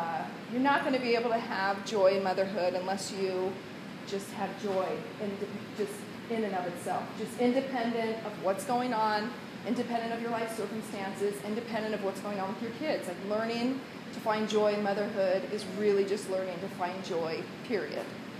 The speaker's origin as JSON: {"language": "English", "region": "Midwest", "country": "United States", "said": "I'm from the Midwest, he's from LA."}